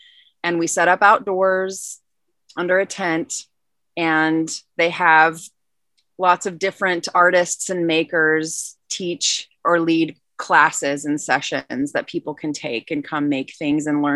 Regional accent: Midwest, United States; also born or lived in Seattle; We came from Seattle, but originally the Midwest. So we found our way to the coast

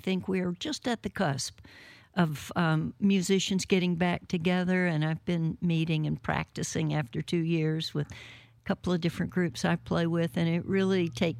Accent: Ireland; This is, of course, St. Patrick's Day week, and being Irish, that's my national holiday

